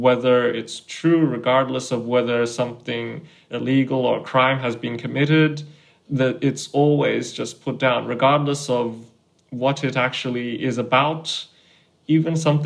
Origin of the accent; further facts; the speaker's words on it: Sydney, New South Wales, Australia; I'm from Sydney, Australia.